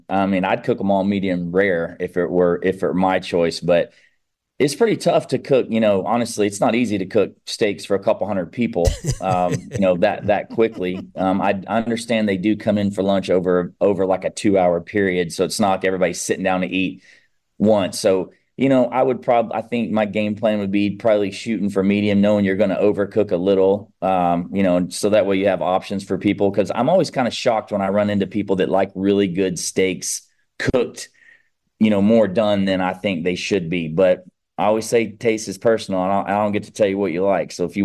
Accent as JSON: {"language": "English", "region": "the South", "country": "United States", "tie": "born or raised there", "said": "You know, I grew up in the South and everybody in the South comes to Florida for vacation."}